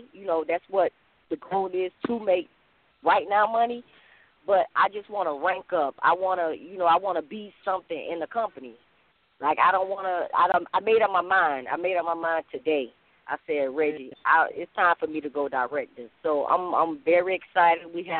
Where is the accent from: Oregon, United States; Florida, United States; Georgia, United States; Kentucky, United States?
Florida, United States; I'm from Broward County, Broward Dade County area.